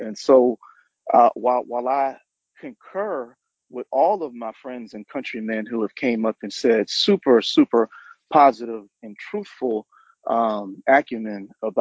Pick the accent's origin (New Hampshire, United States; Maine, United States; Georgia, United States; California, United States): Georgia, United States; Savannah; those concerns are not being raised as a 50-50 partner, born and raised in Savannah in the district.